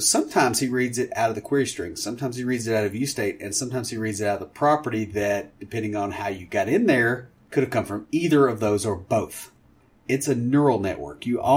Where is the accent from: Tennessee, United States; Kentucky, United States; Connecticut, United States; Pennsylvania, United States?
Tennessee, United States; But, you know, I mean, I'm from Tennessee, so we're not a whole lot better off.